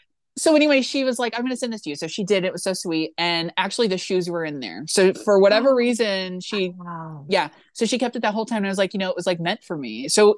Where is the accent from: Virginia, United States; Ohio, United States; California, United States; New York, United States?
Ohio, United States; Cause it could be, cause I mean, I'm from Ohio.